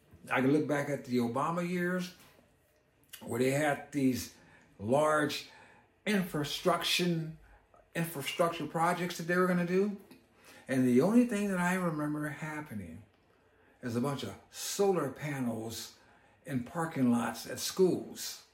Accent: California, United States; And then, of course, my home state of California, they did all kinds of stuff.

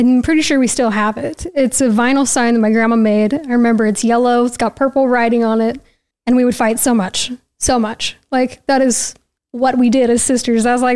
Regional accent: Roy, United States; I grew up in pretty much Roy most of my life.

